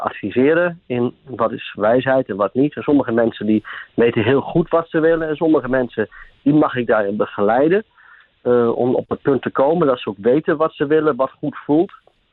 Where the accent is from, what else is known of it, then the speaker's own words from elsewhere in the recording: Drenthe, Netherlands; ik ben een echte Drent